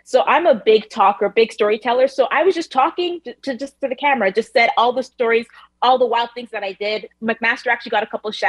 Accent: Kenya; I lied and told everyone I was going to Kenya because I'm from Kenya.

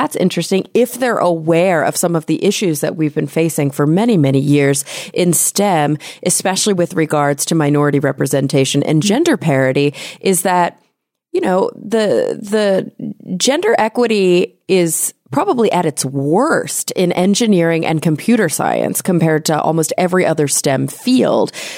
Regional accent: Texas, United States; also born or lived in New York; now in Los Angeles, United States; I was born and raised in Texas. I moved to New York, to the city for a while, and now I've been living in Los Angeles for about a decade.

